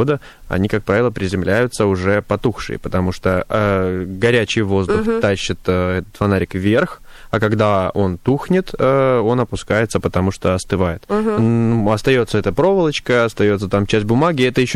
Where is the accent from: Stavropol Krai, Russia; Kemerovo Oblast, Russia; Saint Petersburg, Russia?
Stavropol Krai, Russia; Pyatigorsk; это Пятигорск, а я из Пятигорска, да?